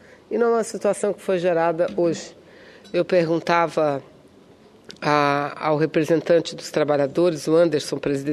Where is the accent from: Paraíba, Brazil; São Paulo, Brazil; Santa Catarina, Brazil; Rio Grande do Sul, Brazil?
Santa Catarina, Brazil; Videira; da minha cidade natal, Videira